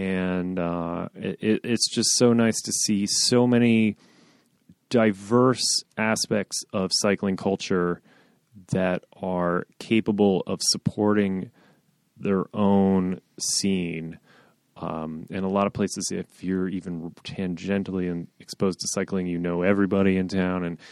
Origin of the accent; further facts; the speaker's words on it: Midwest, United States; I grew up in the Midwest and I can't deal with that.